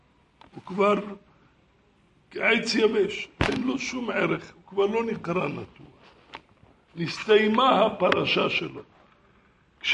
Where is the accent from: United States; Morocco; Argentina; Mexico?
Morocco; Casablanca, Casablanca-Settat; now in Israel; אני עוד זוכר כשהייתי ילד קטן, פעם הלכתי בקזבלנקה, איפה שנולדתי